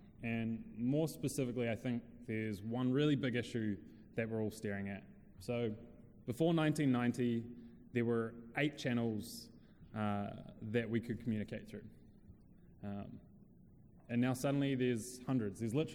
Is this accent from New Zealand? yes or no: yes; New Zealand; accent: New Zealand; And we started out down in New Zealand, hence my funny accent, and now we've got teams spanning across North America, Europe, and Asia Pacific as well.